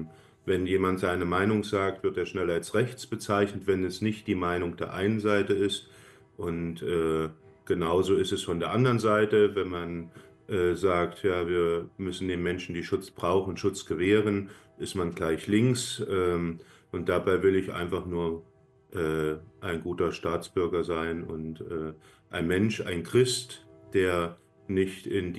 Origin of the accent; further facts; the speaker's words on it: Germany; weil Deutschland ist meine Heimat